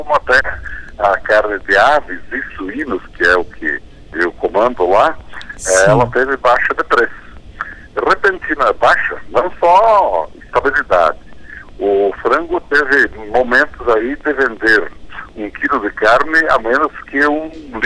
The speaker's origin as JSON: {"language": "Portuguese", "region": "Rio Grande do Sul", "country": "Brazil", "lives_now": "São Paulo, Brazil", "said": "porque eu sou gaúcho e só porque estou agora numa atividade em São Paulo"}